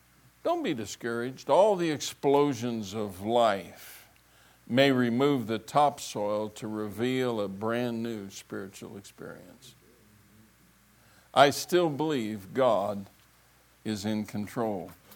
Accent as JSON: {"language": "English", "town": "Pueblo", "region": "Colorado", "country": "United States", "said": "I said, \"Well, I'm from Pueblo, Colorado. You've never heard of it.\""}